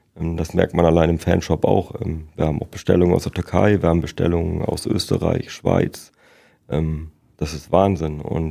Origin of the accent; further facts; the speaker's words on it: Bremen, Germany; born there; now in Emden, Germany; Ich komme gebürtig aus Bremen.